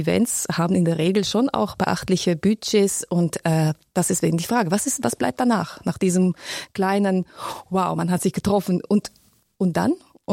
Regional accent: Penza, Penza Oblast, Russia; In der Tat bin ich in Russland aufgewachsen bzw. geboren, noch in der damaligen Sowjetunion. In der Stadt Penza, das ist circa 550 Kilometer südöstlich von Moskau entfernt. Eine kleine Provinzstadt in Russland mit mittlerweile 500.000 Einwohnern.

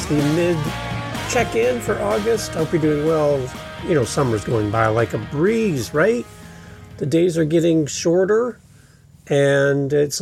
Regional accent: Ontario, Canada; I'm a podcaster from Ontario, Canada.

